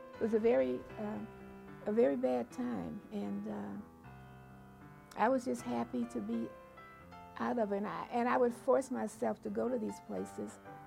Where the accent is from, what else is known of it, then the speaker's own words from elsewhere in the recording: Southern United States, United States; I came from the South, where there was true hatred, where you had to get off the sidewalk if a white person was coming